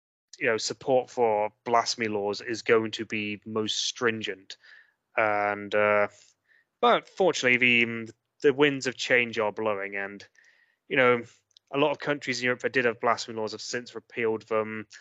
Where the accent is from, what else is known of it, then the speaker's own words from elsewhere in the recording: South West England, United Kingdom; as I've mentioned, and you probably tell from my accent, well, you might be able to, I don't know. I come from rural Gloucestershire, a little village in Gloucestershire.